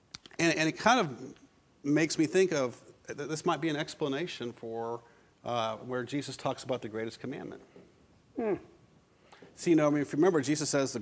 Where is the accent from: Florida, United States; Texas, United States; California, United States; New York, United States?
Florida, United States; I remember when I first came to the state of Alabama, I was born and raised in Florida, and I remember the first time I came to Alabama